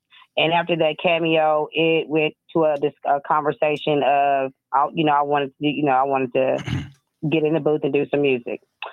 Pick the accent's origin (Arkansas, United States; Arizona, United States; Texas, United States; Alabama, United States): Arkansas, United States; now in Lawton, United States; I am located in Lawton, Oklahoma. I'm originally from Arkansas, I can't really say I'm all the way from Arkansas if I've lived in Oklahoma half the time.